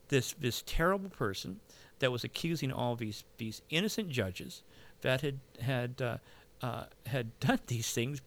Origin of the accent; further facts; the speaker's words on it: Los Banos, California, United States; I come from Los Banos, all right? I went to Catholic school.